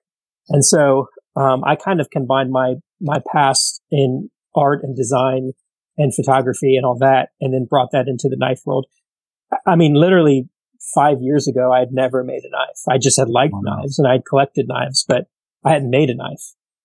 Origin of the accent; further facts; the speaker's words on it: Florida, United States; I'm from Florida, so we don't get those. I mean, we get those waves during hurricanes, but we don't really get those waves.